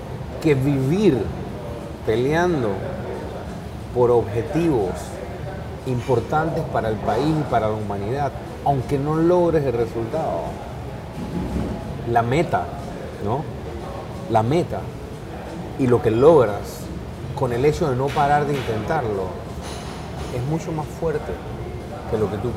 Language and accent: Spanish; Panama; Yo soy panameño antes que político.